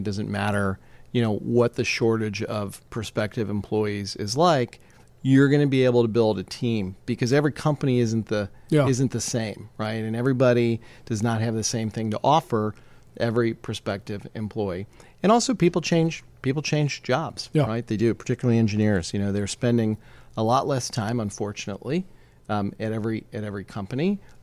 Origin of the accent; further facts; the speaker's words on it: Cincinnati, Ohio, United States; I grew up in Cincinnati, actually. And my mom was a teacher. My dad was an accountant.